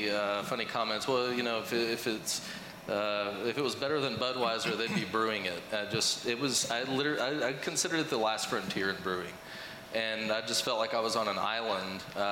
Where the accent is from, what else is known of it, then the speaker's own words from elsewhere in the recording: Texas, United States; I'd go hang out with them, and I was the guy from Texas. And now it's like, us from Texas